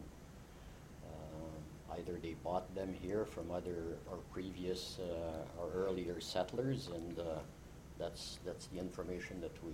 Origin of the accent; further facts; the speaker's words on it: St. Joseph, Manitoba, Canada; So I'm from the St. Joseph District, which happens to be in the rural municipality of Montcalm, considered to be part of the Red River Valley.